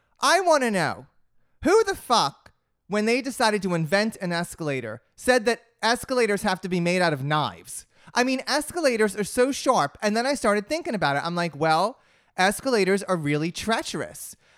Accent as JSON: {"language": "English", "region": "New Jersey", "country": "United States", "said": "I'm from New Jersey. I have a very, very big place in my heart for malls."}